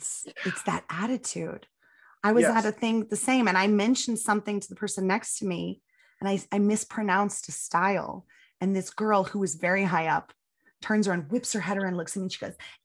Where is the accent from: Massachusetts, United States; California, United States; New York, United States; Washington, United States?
California, United States; San Diego; I mean, I'm from San Diego, and I surfed in my youth